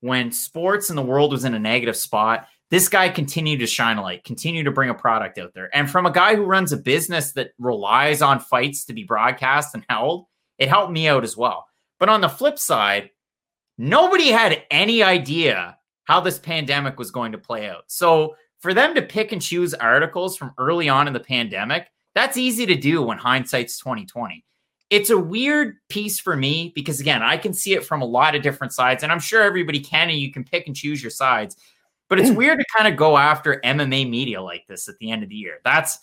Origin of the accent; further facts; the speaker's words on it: New Brunswick, Canada; Oh, we're from New Brunswick.